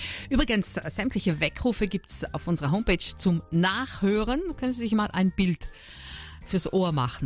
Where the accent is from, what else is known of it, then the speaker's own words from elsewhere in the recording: Amsterdam, North Holland, Netherlands; now in Bolzano, Italy; Ich bin aus Amsterdam. Studiere an der Uni Bozen.